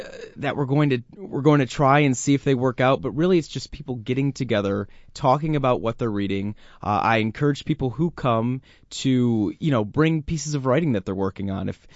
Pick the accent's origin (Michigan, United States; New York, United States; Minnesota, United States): Michigan, United States; Detroit; also born or lived in Los Angeles / Boston; now in Indianapolis, United States; I'm originally from Detroit.